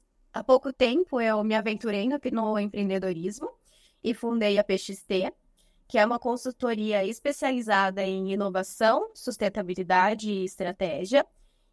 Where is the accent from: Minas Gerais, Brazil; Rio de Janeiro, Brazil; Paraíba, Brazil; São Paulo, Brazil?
São Paulo, Brazil; Tatuí; Sou de uma cidade do interior de São Paulo, chamada Tatuí.